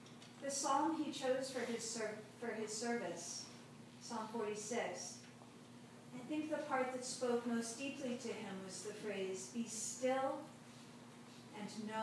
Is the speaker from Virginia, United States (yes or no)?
yes; Virginia, United States; And at first I thought that was just a weird Southern thing that you liked to do since I was from Virginia.